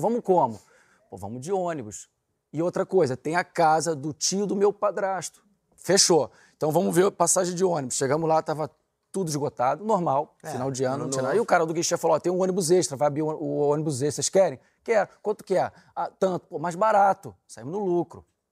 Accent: Rio de Janeiro, Brazil; Como bom brasileiro carioca, a gente deu a volta

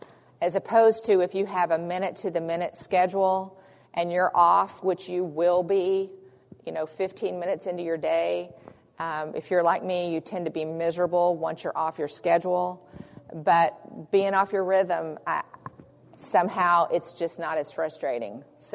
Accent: North Carolina, United States; I'm from North Carolina, and we're required to do 180 days.

